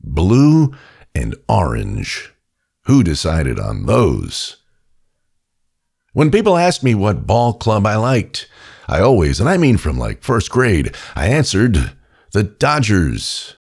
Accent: New York, United States; Growing up in New York, I always had this gnawing feeling that somewhere life had to be better, easier, more beautiful.

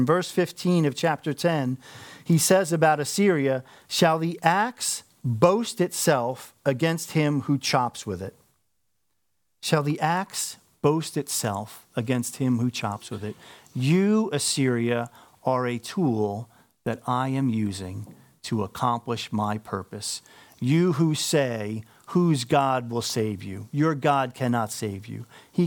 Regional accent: Long Island, New York, United States; And because I'm from Long Island and slur my words at times

